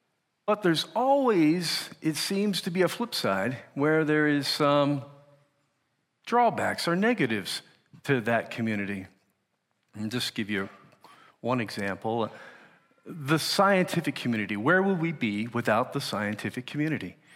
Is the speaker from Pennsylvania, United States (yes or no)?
yes; Lancaster, Pennsylvania, United States; born there; Actually, he was in Gettysburg, and I was born in Lancaster, Pennsylvania.